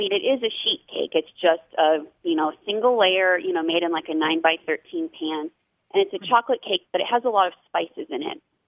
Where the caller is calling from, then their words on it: Fort Worth, Texas, United States; I'm calling from Fort Worth, Texas.